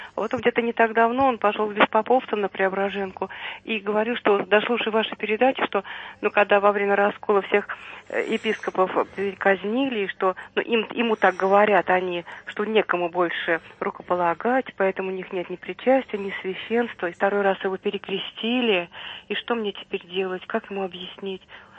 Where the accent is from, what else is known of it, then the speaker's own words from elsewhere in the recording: Moscow, Russia; из Москвы.